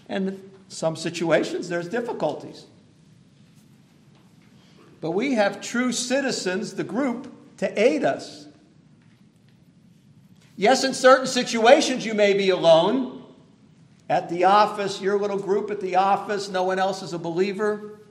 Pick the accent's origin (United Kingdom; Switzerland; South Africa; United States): United States; I'm an American. But I didn't deserve it. I could have just as easily been born in another country.